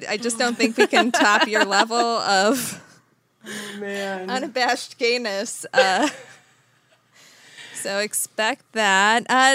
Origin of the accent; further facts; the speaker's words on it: Canada; we're both Canadian.